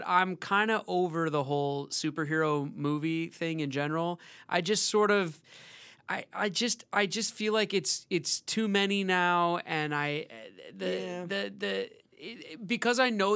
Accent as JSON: {"language": "English", "town": "Seattle", "region": "Washington", "country": "United States", "lives_now": "Los Angeles, United States", "said": "See, we don't have family in town, and so because I'm from Seattle, she's from Atlanta"}